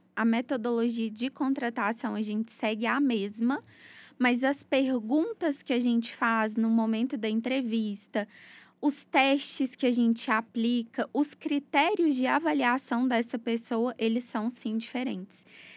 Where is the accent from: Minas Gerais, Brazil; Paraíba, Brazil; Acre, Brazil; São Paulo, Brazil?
Minas Gerais, Brazil; uma médica muito querida lá da minha cidade, no interior de Minas.